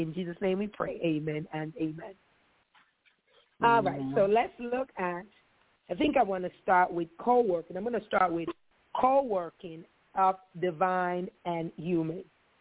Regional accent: Jamaica; I'm brown skin. I'm from Jamaica.

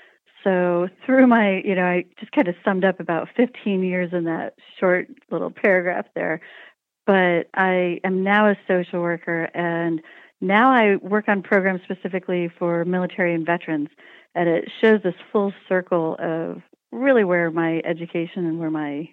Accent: Oklahoma, United States; also born or lived in Wyoming; I was born in Wyoming, and my family moved to Oklahoma when I was, about middle school age. And I went to college in Oklahoma.

